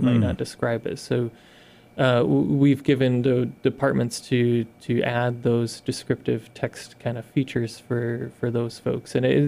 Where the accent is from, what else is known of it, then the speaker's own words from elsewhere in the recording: Pittsfield, Massachusetts, United States; I grew up in Pittsfield. I'm familiar with some of these locations